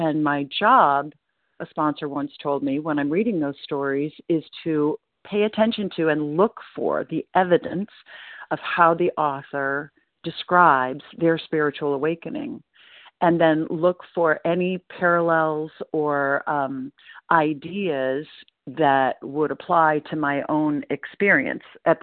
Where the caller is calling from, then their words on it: Portland, Maine, United States; I'm calling in from Portland, Maine